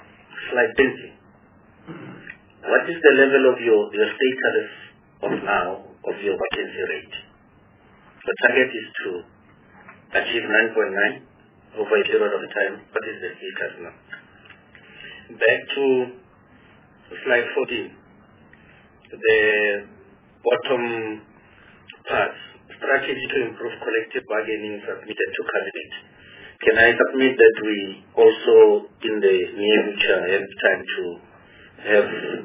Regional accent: North West, South Africa; We know already what has happened. I'm from the Northwest. What has happened in the Platinum Belt?

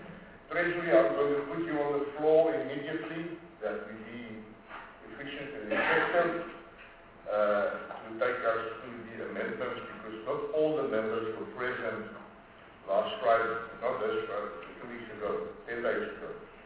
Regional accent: Northern Cape, South Africa; I'm from the Northern Cape.

